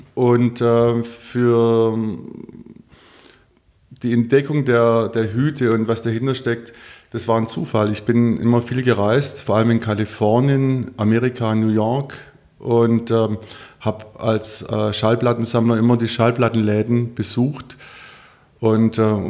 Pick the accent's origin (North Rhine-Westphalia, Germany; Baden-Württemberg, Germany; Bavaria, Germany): Baden-Württemberg, Germany; Stuttgart; In Anlehnung an meine Heimatstadt Stuttgart und an mein Geburtsjahr